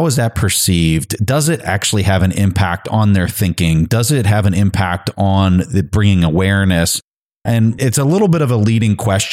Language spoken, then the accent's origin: English; United States; But as an American, I would like to see us get it right